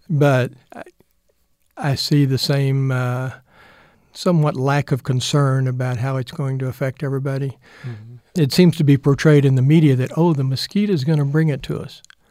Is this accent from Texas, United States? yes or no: yes; Dallas, Texas, United States; I grew up here in Dallas and mm-hmm. I was on the Highland Park High School B team